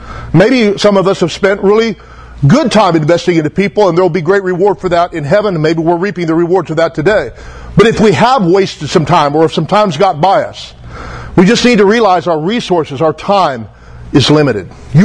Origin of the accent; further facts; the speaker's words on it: Taft, United States; moved away as an adult; I was born and raised in Taft till about 21, then I moved away, was gone off and on, but for the most part, gone for 30 years.